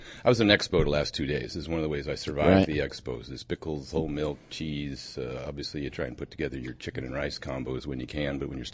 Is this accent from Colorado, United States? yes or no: no; Oregon, United States; Yeah, I'm from Oregon, so obviously I like the Tillamook cheese.